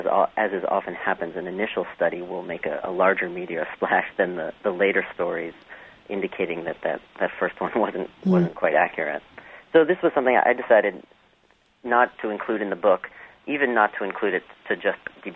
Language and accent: English; United States; just because I'm an American and am trained for left side of the road driving